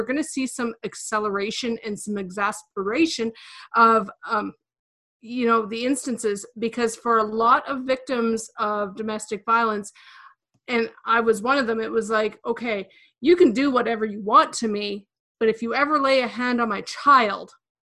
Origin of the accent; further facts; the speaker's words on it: Manitoba, Canada; from, you know, a community here in rural Manitoba, if all of a sudden I had to go to, you know, from my hometown of 300